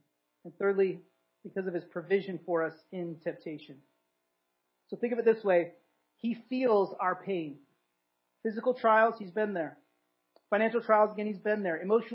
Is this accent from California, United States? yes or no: yes; California, United States; now in New Jersey, United States; I'm a Californian living in New Jersey.